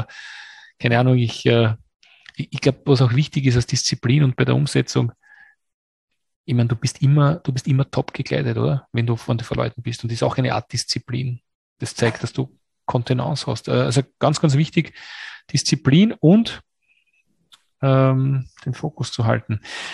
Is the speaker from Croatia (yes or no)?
no; Austria